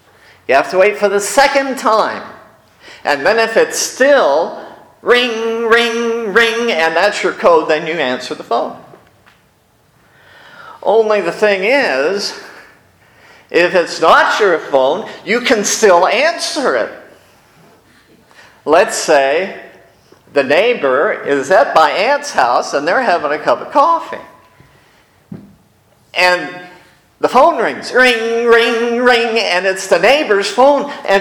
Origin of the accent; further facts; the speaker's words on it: Erie, Pennsylvania, United States; I grew up in Erie, and Erie was a big city, and we all had private lines.